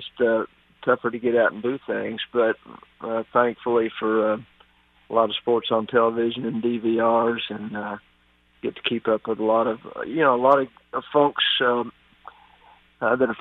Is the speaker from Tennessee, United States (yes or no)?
yes; Knoxville, Tennessee, United States; I grew up in Knoxville.